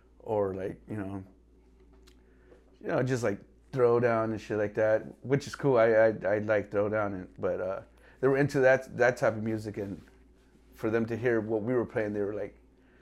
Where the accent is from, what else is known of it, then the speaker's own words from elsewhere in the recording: Compton, California, United States; also born or lived in Lynwood; especially growing up I grew up in Compton, but then I ended up moving to Linwood.